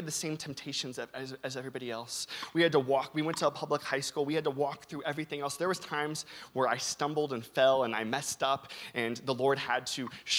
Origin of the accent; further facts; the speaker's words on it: California, United States; I grew up in California, and boy, do I miss California during the winter months.